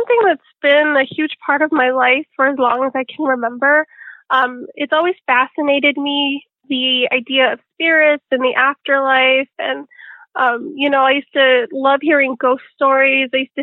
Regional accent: Chicago, Illinois, United States; Yes, I am from the south side of Chicago. I lived in the West Elgin area that's very near Midway Airport. I pretty much grew up on the south side of Chicago, and then we moved out to the Bolingbrook area when I was a teenager.

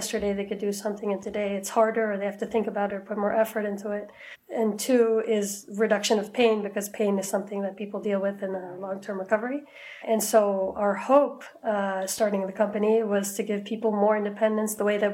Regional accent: Ramat Gan, Tel Aviv District, Israel; So I grew up in Ramat Gan in Israel. It's right off Tel Aviv.

